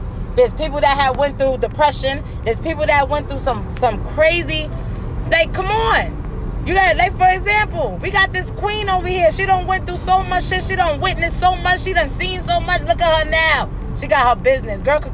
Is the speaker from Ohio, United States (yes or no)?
no; Brooklyn, New York, United States; I'm from Brownsville, you know, Brownsville, Brooklyn